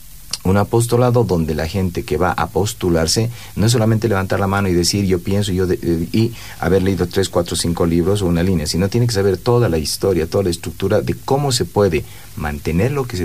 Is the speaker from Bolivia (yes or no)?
yes; La Paz, Bolivia; Yo me considero artista, pero antes de considerarme artista me considero paceño. Y cuando salgo del país me considero boliviano.